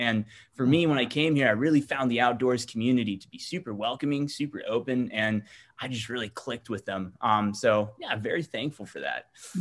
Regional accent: Kenya; now in United States; when I came from Kenya first, coming to the States, I was really struggling to kind of find my place here in America.

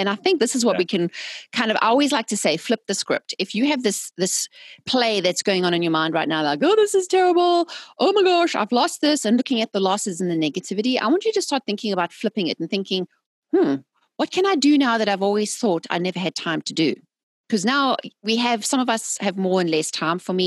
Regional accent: South Africa; I'm South African and I've lived through apartheid and a lot of ups and downs politically.

